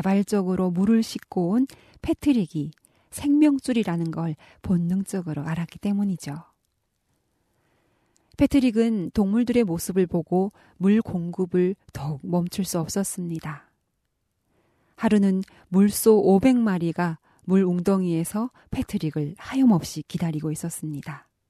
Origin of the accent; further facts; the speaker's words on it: North Korea; 지금까지 저는 탈북민 방송원